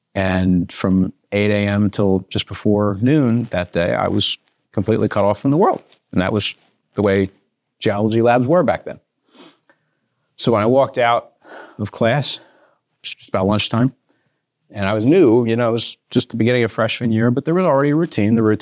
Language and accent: English; Philadelphia, Pennsylvania, United States; I grew up in Pennsylvania, as you know, but I didn't grow up here. We're in the state capital of Harrisburg. I grew up in the Philadelphia area and pretty, you know, I think normal family.